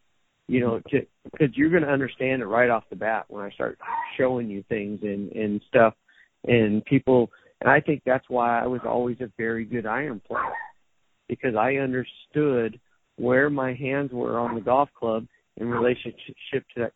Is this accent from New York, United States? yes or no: no; California, United States; moved away as an adult; now in Las Vegas, United States; Well, I grew up in Southern California